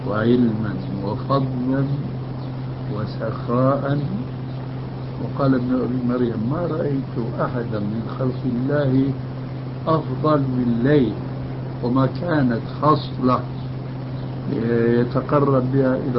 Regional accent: Syria; now in Jordan; لهذا السبب أنا هجرت من سوريا إلى الأردن.

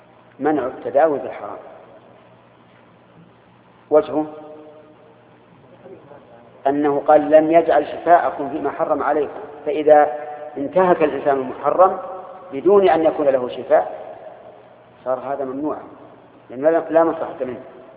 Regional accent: Al-Qassim, Saudi Arabia; وتعرف عندنا في القصيم بالسميره

